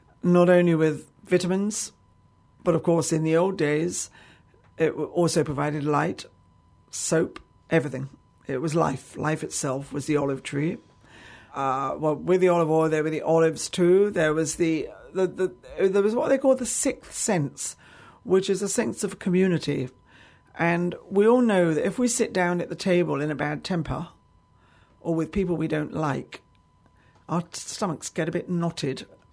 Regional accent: London, United Kingdom; born there; I was born in London just after the Second World War

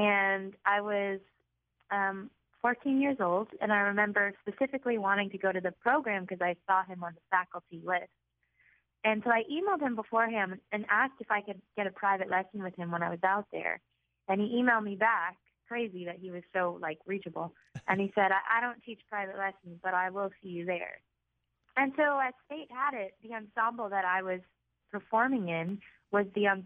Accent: Brookline, Massachusetts, United States; I'm from Brookline, Massachusetts.

